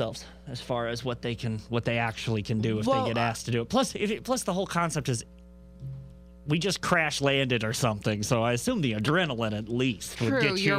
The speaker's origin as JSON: {"language": "English", "region": "Tennessee", "country": "United States", "tie": "born there", "said": "But then again, I was born in Tennessee, and I'm a Chiefs and Cubs fan"}